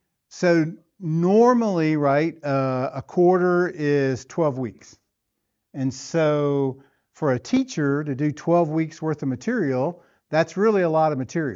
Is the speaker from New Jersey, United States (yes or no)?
no; Tennessee, United States; where I grew up in West Tennessee, we didn't have lads and leaders